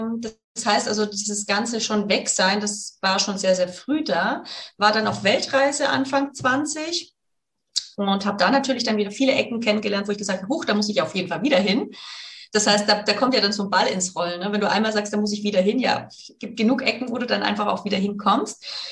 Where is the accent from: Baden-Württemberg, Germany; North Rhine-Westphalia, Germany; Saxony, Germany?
Baden-Württemberg, Germany; born there; ich bin übrigens gebürtige Schwäbin, das heißt, ich muss das jetzt Schwäbisch schwätzen.